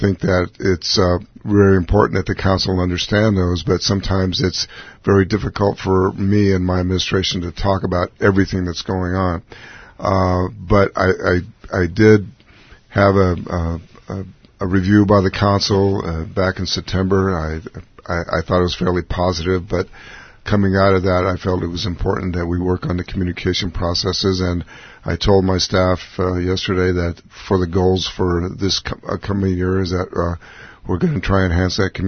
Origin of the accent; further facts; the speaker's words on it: Tucson, Arizona, United States; I think that the advantage I have growing up in Tucson and knowing a lot of people and people not being afraid to come up to me in the Safeway or at a coffee shop